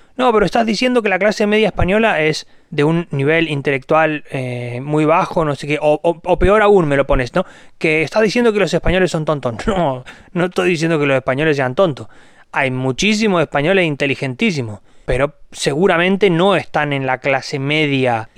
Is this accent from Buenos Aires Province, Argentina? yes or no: yes; Necochea, Buenos Aires Province, Argentina; aquí en mi ciudad natal, Necochea, Buenos Aires, Argentina.